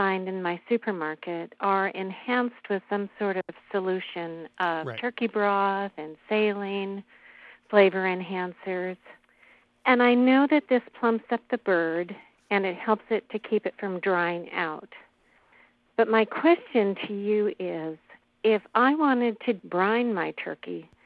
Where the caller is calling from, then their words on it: Spokane, Washington, United States; Spokane, Washington.